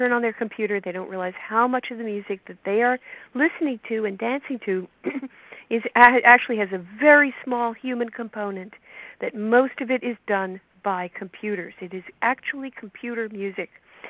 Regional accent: New York City, New York, United States; I come from the East Village, as everybody may, I hope, know. The East Village is where the artists live in New York City.

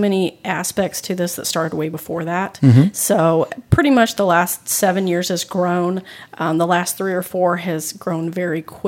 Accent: Kansas City, Missouri, United States; also born or lived in Oklahoma; Yes, I was born in Kansas City. Mm-hmm. Spent years back and forth between Oklahoma and this area. But mm-hmm. for the most part, I grew up here north of the river.

